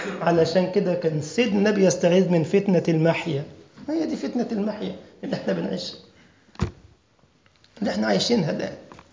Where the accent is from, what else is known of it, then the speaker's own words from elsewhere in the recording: Egypt; عندنا في مصر القديمة